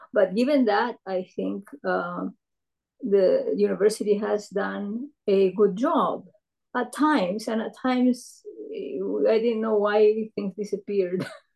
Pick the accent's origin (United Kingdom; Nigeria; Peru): Peru; English is a second language; moved away as an adult; also born or lived in France; now in United States; I was born in Peru from Asian, Japanese, in particular, Japanese parents. And I lived there. I lived in a farm with my parents